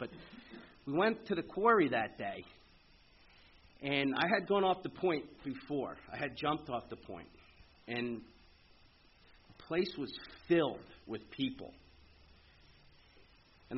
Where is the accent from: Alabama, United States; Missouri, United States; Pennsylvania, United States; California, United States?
Pennsylvania, United States; I grew up up in the Lehigh Valley, not far from here.